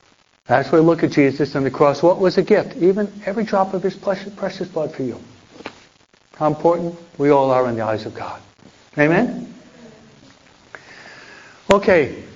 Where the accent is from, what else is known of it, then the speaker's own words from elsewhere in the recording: New York, United States; They settled where I was brought up and raised in New York, in upstate New York.